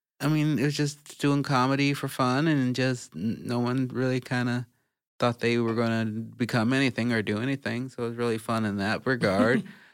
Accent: Chicago, Illinois, United States; also born or lived in Gardena, California; I was born in Gardena, but I was raised in Chicago.

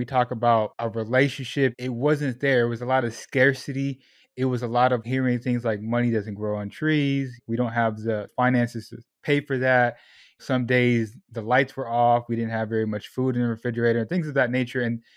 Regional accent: Sacramento, California, United States; also born or lived in Portland, Oregon; I was born in Southern California, moved to Portland, Oregon, where there are even less Puerto Ricans out there. And then on my 13th birthday, I was in a U-Haul driving to Sacramento, California. And that's where I tell people that's where I grew up

